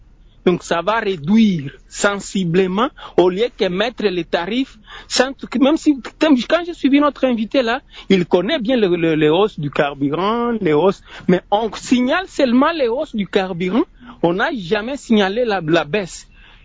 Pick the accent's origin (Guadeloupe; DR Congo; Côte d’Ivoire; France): DR Congo; c'est ce qui nous manque ici chez nous au Congo, monsieur Yuri.